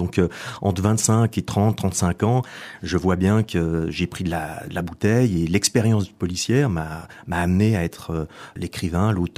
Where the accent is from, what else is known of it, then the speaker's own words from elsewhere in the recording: Geneva, Switzerland; Oui, Genève, je suis Genevois.